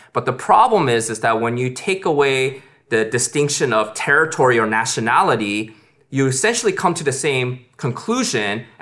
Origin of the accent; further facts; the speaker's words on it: Los Angeles, California, United States; I am a pastor and in now the Los Angeles area. For my background a little bit, I was born and raised in Los Angeles.